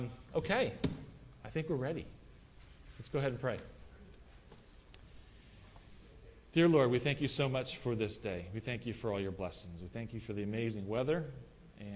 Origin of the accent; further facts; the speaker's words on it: Midwest, United States; I grew up in the Midwest, and we had sword drills, sword of the Spirit.